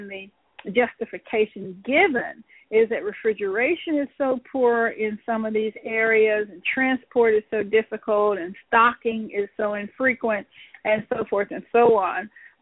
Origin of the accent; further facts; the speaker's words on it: United States; As American, I think that it's dangerous not to have your child immunized.